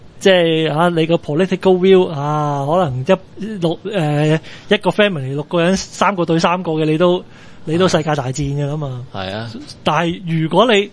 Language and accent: Cantonese; Hong Kong; 亦都唔该我哋香港人，用我嘅角度讲啦。